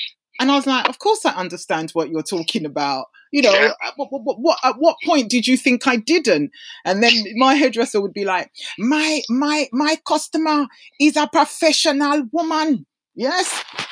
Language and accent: English; England, United Kingdom; born there; But they assumed that because I was born here in England